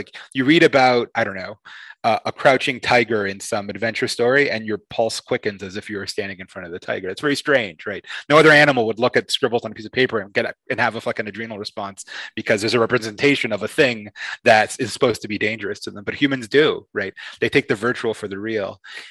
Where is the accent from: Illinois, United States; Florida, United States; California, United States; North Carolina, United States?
Florida, United States; Miami; I'm someone who was raised kind of in two worlds. I was raised in Miami. My parents are Cuban. I'm a Spanish citizen, but also American.